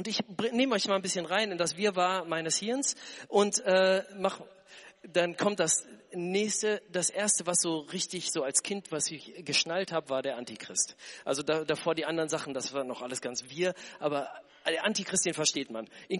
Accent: North Rhine-Westphalia, Germany; Ich bin in Lippe aufgewachsen. Das ist eine Gegend um Detmold, Bielefeld.

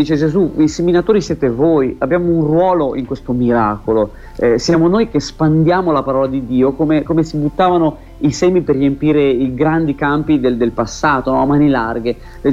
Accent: Florence, Tuscany, Italy; vengo da Firenze, appena sono arrivato ho visto una città gigantesca

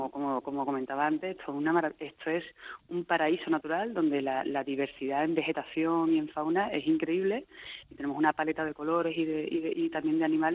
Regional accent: Seville, Andalusia, Spain; moved away as an adult; yo soy sevillana, vine un fin de semana hace 17 años y aquí me quedé.

